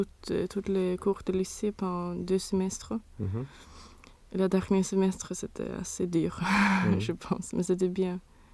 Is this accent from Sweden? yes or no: yes; Solna, Stockholm County, Sweden; French is a second language; Oui, je suis née à Stockholm, à Solna.